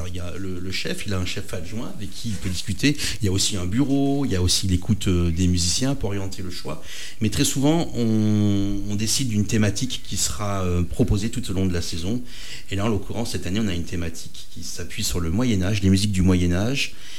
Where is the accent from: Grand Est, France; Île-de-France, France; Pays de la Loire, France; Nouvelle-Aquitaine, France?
Nouvelle-Aquitaine, France; Limoges; born there; Je suis né à Limoges.